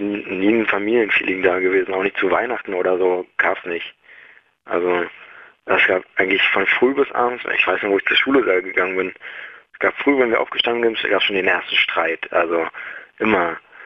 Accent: Lübben, Brandenburg, Germany; also ich würde lieber da in meiner Heimatstadt bleiben, in Lübben erstmal, also Heimatstadt, da wo meine Heimat ist sozusagen

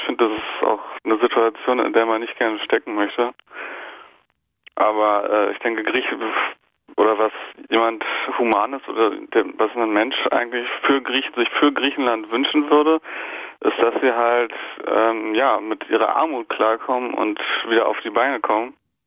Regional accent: Germany; Also ich persönlich fühle mich nicht als Europäer, ich bin Deutscher

